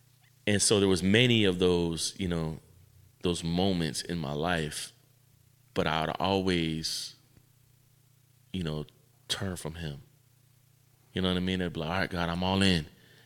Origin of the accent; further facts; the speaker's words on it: Miami, Florida, United States; And so I was a knucklehead growing up in Miami, Florida, did every drug on the planet.